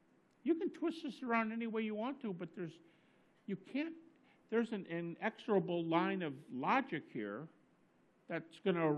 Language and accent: English; Detroit, Michigan, United States; my wife is from Detroit, I'm from Detroit.